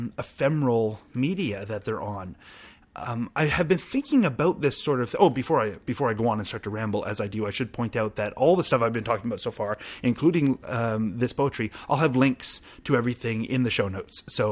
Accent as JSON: {"language": "English", "country": "Canada", "said": "to me as a Canadian"}